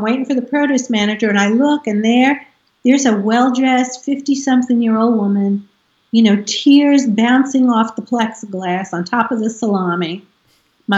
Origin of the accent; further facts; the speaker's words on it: Staten Island, New York, United States; Okay, so we grew up on Staten Island. It's New York City, and it's an island.